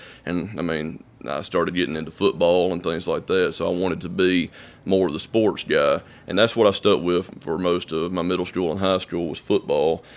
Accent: Eupora, Mississippi, United States; Eupora, Mississippi. It's a little town, maybe 1,000 people at most.

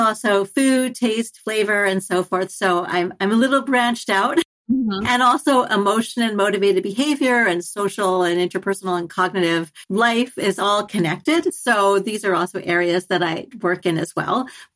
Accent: Canada; now in United States; I'm Canadian. I'm dual citizen.

